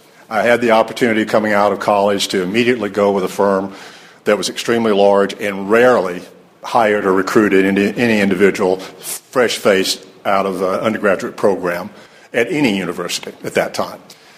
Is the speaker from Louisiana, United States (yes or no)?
no; Danielsville, Georgia, United States; I grew up in Danielsville, Georgia, grand population of 210 people when I was born there.